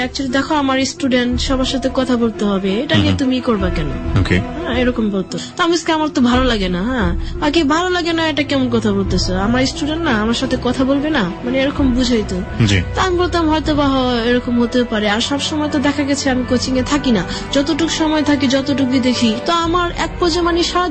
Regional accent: Dhaka, Dhaka Division, Bangladesh; আমরা পুরান ঢাকার মানুষ

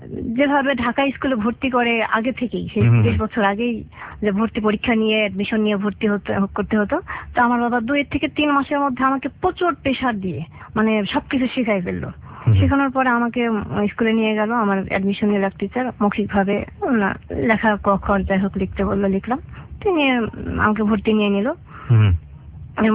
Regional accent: Pabna, Rajshahi Division, Bangladesh; born there; আমার জন্ম পাবনাতে, দুই বোন তিন ভাই, আমার বাবা সরকারি চাকরি করত, আমি সবার বড়।

